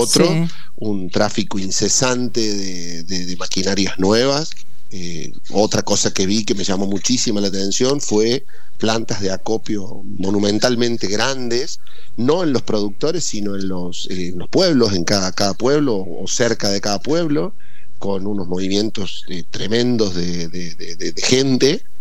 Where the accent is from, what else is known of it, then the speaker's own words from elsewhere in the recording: Argentina; para que veas lo rebuscados que somos los argentinos en materia de política